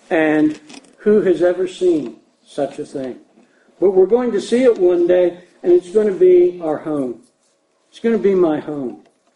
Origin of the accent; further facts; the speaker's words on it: Pittsburgh, Pennsylvania, United States; I grew up in the Pittsburgh area in Pennsylvania, and I could tell you stories about the dirt and stuff from Pittsburgh.